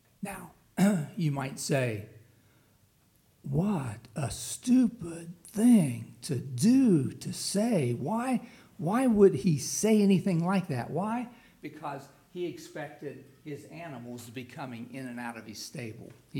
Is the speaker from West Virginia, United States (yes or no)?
yes; West Virginia, United States; when I came from the East Coast to the West Coast, I'd never seen a subdivision before. There's no such thing as subdivisions in West Virginia. You know, you're just up a holla, you know.